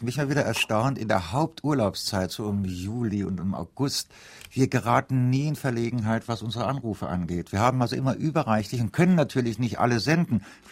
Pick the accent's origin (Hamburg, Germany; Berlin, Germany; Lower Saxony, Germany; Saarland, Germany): Saarland, Germany; Ich fühle mich als Saarländer von hier aus